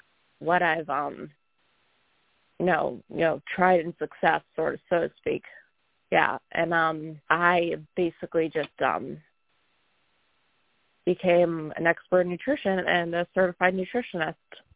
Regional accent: New England, United States; I am from New England, and I'm kind of Mary's co-host for this evening

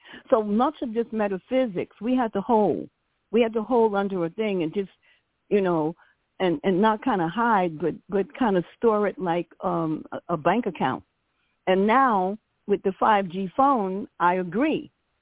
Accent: New York City, New York, United States; born there; I'm 81, so I was born in New York City.

